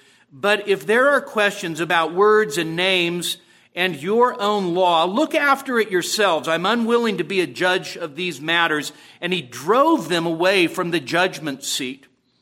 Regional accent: Sacramento, California, United States; During the Q&A, when Robert mentioned I was from Sacramento, one of the young people asked why I didn't have a Sacramento accent like Pastor Briggs.

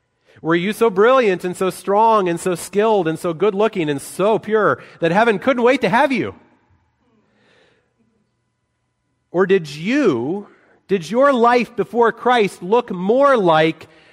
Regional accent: Salt Lake City, Utah, United States; I grew up in Salt Lake City, Utah, which I loved.

